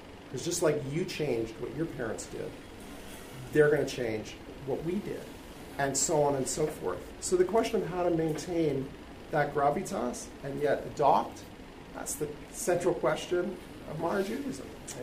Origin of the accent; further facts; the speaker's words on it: Canada; I'm Canadian, by the way.